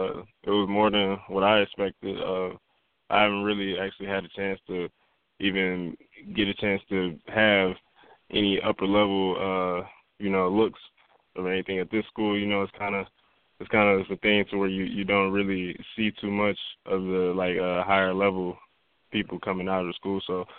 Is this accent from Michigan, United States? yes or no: yes; Grand Rapids, Michigan, United States; also born or lived in Mississippi / Louisiana; now in Texas, United States; Yes, sir. Actually, I moved around. I moved around from Grand Rapids to Mississippi to Louisiana, and now I'm out here in Texas.